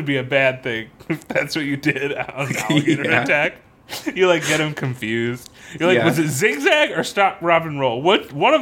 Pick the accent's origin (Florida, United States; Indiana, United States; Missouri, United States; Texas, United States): Florida, United States; That's what I've heard every, like, growing up in Florida, that's always what I heard.